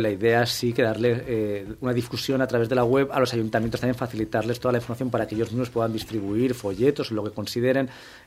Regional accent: Bocairent, Valencian Community, Spain; Marcamos la longitud mínima en función del de mi pueblo cuando tenía 2,3 kilómetros en Bocairent.

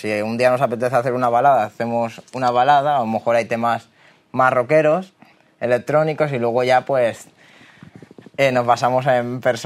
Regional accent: Alaquàs, Valencian Community, Spain; De Alacuás.

